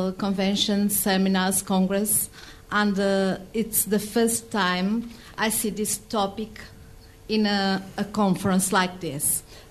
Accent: Portugal; I am from Portugal. This is a small country in Europe, only 10 million inhabitants.

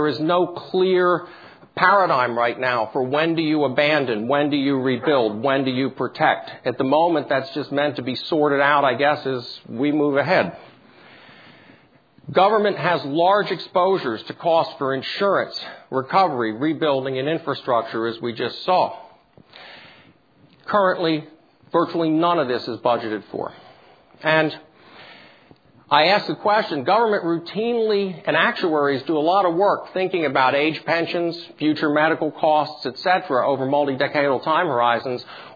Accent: New Jersey, United States; I grew up in New Jersey in the United States.

